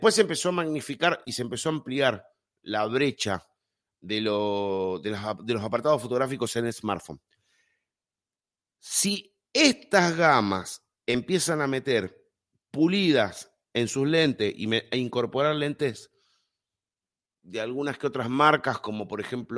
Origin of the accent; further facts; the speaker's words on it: Argentina; Somos gente de Cuba, de México, de Argentina, quien le habla, y de España.